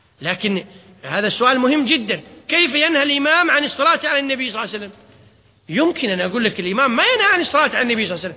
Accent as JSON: {"language": "Arabic", "country": "Kuwait", "said": "ومع الأسف موجودة في بعض المساجد عندنا في الكويت، يوجبونها من الهند ويوزعونها في المساجد"}